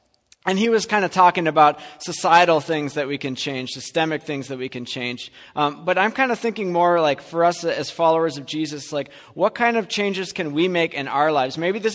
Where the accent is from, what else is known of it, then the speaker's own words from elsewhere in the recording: United States; I'm an American. Give it to me right now.